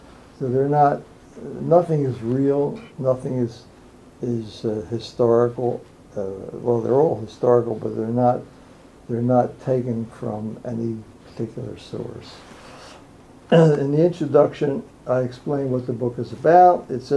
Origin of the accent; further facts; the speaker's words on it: Philadelphia, Pennsylvania, United States; When I was growing up in Philadelphia, and my rabbi was the late Mortimer J. Cohen